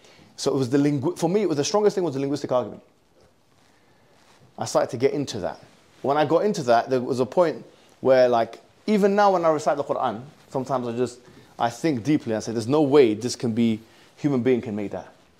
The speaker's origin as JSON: {"language": "English", "town": "Alexandria", "region": "Alexandria Governorate", "country": "Egypt", "said": "And I do remember going to Alexandria, where I'm originally from Egypt"}